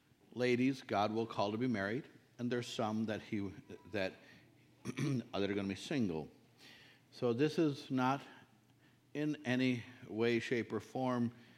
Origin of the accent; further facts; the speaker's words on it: Sugar Creek, United States; I grew up down in Sugar Creek.